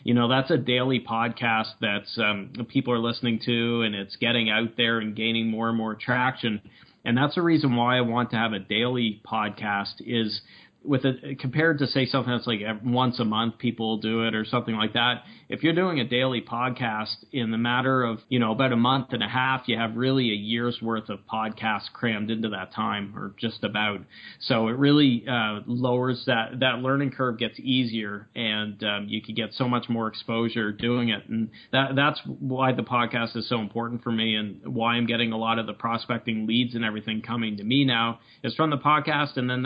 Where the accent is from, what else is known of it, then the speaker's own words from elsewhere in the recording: Canada; I'm Canadian